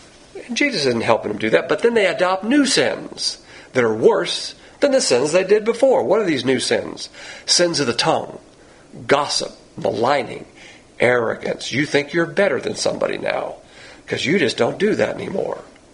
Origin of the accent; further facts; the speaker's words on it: the South, United States; So just ignore the fact that I'm a Southerner.